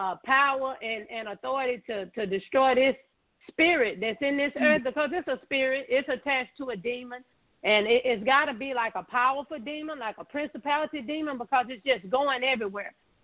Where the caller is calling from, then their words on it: Texas, United States; Hey, Donna and Tanya … from Texas.